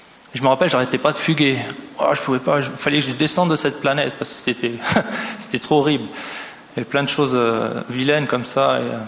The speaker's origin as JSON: {"language": "French", "town": "Saint-Denis", "region": "Île-de-France", "country": "France", "moved": "yes", "lives_now": "Switzerland", "said": "ça fait 7 ans que je suis en Suisse, en Valais. Mais je viens de France, je viens de Saint-Denis, la banlieue. Donc, je suis né en 75."}